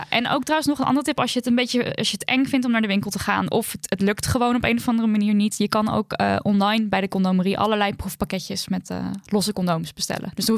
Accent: Turkey; mijn gemeenschap, en daarmee bedoel ik de Turkse gemeenschap, want ik ben Turks

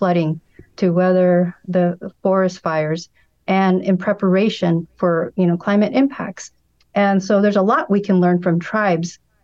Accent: Arizona, United States; I grew up in Arizona and our connection to land, you know, goes way back before states formation.

